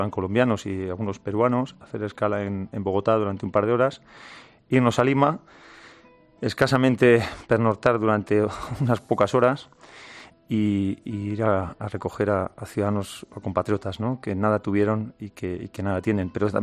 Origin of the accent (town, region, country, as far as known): Spain